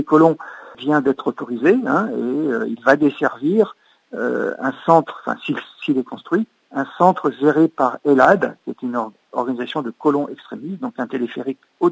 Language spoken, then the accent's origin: French; France; nous sommes français et européens